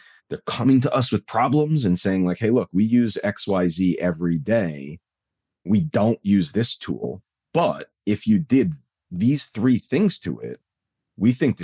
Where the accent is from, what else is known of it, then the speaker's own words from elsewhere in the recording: New York City, New York, United States; born there; I live just north of New York City. I lived in the city for about 15 years. I was born in New York. There's no question here. East Coast all day.